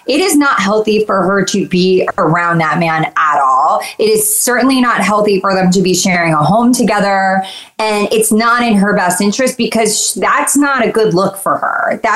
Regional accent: New York, United States; Because it's like, it like irks me so bad as a New Yorker.

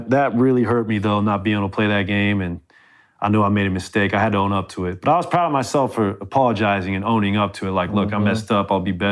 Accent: California, United States; And I'm from Orange County, from the IE, we're pretty mellow.

